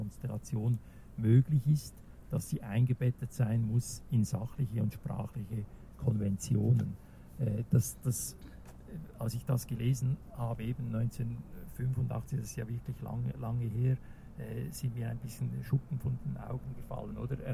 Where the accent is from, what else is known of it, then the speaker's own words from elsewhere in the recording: Switzerland; Ich als Schweizer hab das wie übersehen, oder?